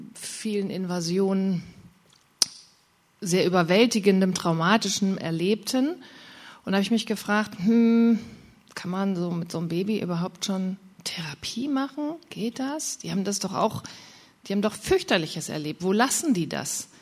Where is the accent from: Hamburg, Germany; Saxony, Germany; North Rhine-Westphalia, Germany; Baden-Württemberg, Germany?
North Rhine-Westphalia, Germany; Dortmund; ich komme aus Dortmund, lebe da mit meinem Mann.